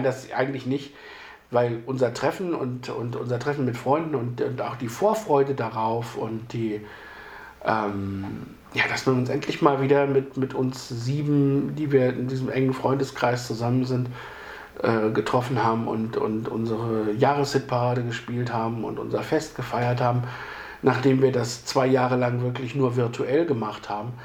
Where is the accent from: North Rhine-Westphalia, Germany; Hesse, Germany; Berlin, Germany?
North Rhine-Westphalia, Germany; Solingen; erstelle mir einen Artikel über die deutsche Stadt Solingen, zufällig meine Heimatstadt